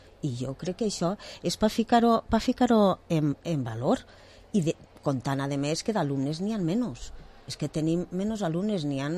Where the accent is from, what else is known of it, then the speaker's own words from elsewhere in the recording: Vila-real, Valencian Community, Spain; i com jo soc de Villarreal